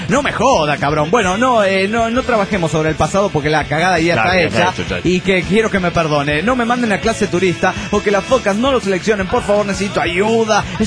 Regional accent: Guadalajara, Jalisco, Mexico; de Guadalajara, Jalisco, México.

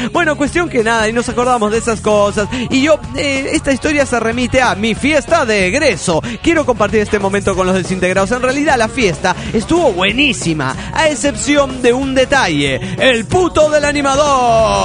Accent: Panama City, Panamá, Panama; de Panamá, Panamá.

